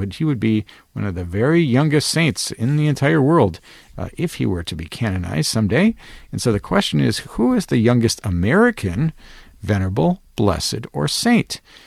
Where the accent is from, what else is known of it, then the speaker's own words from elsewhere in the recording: Ireland; being an Irish guy myself, I know how much the Irish love to talk.